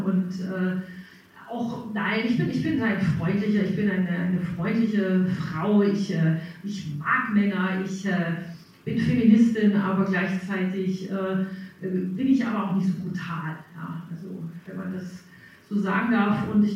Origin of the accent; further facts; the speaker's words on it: Southern Germany, Germany; Genau, ich komme aus Süddeutschland